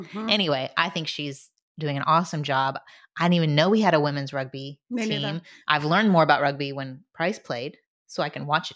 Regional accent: Indianapolis, Indiana, United States; And I'm from Indianapolis.

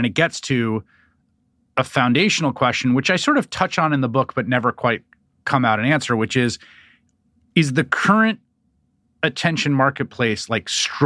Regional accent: New York City, New York, United States; Literally, when I grew up in New York City

